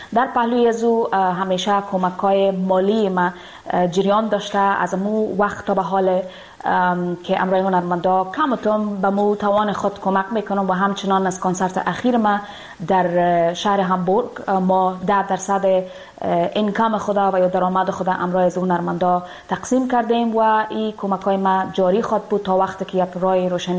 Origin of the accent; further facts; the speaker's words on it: Afghanistan; دیگه نمیتونم به افغانستان برم، دور از افغانستان استم